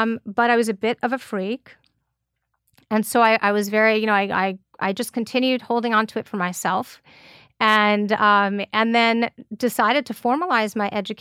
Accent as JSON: {"language": "English", "town": "Westchester", "region": "New York", "country": "United States", "said": "No, I'm originally from Westchester, actually."}